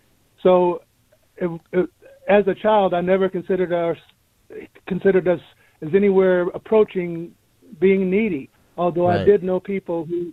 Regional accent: South Carolina, United States; moved away as an adult; also born or lived in West Virginia / Alabama; now in New York City, United States; I grew up in South Carolina. I have lived a year in West Virginia and 10 or more years in Alabama before coming to the Northeast for grad school. And so I've been in New York City since May of 93.

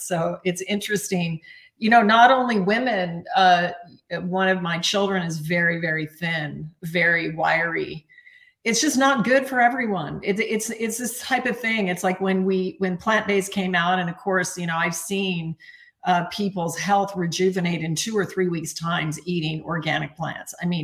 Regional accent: Alaska, United States; I was raised in Alaska, actually, on game meat. My dad was a hunter and a pilot.

